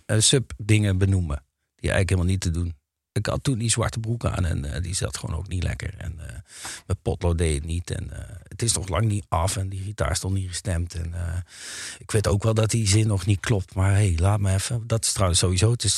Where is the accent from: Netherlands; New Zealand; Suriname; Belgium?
Netherlands; Lieshout, North Brabant; also born or lived in Mariahout; Ik kom uit Lieshout.